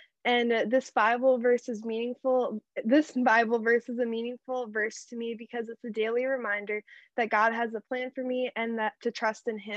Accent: Minnesota, United States; Oh, I'm from Minnesota.

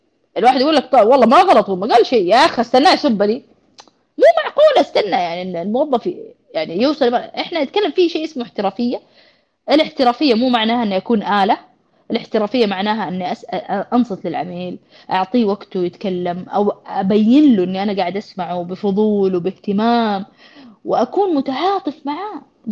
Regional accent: Saudi Arabia; المشكله الاولى عندنا في السعوديه بصراحه

